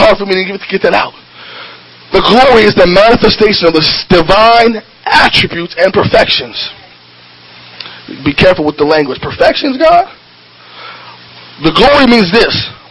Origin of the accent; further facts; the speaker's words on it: New Orleans, Louisiana, United States; I'm from New Orleans, right? And in New Orleans, there's voodoo.